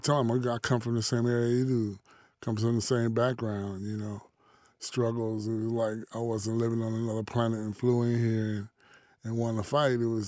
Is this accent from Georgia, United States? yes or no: no; Columbus, Ohio, United States; I grew up in Columbus, Ohio, north end of Columbus.